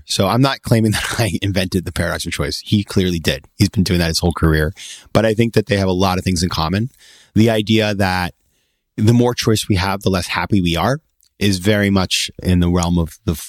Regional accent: Maine, United States; if you were living 100 years ago in my hometown in Maine, but you didn't really know what was going on outside of there.

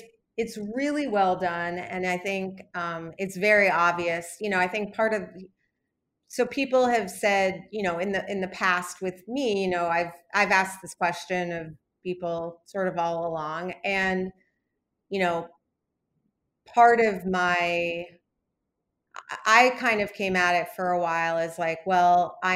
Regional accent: New York, United States; I wouldn't know the first thing about, you know, I grew up in New York, right?

